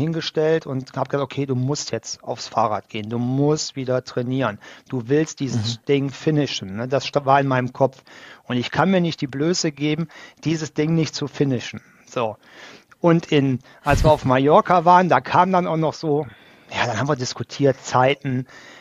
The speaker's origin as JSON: {"language": "German", "region": "Rhineland", "country": "Germany", "said": "als Rheinländer, ich meine, wir haben keine Pässe."}